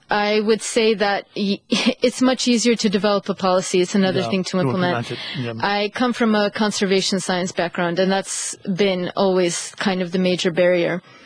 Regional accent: United States; I'm from the States, and when I think about the States, I'm thinking about agriculture

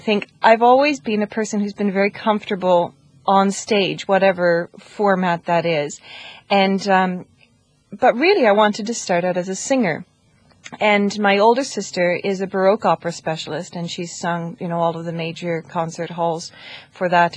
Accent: Newfoundland and Labrador, Canada; I'm Canadian. I come from Newfoundland, which is the island province on the very east coast. Its landmass is about the size of France, but the population is only the size of Malta.

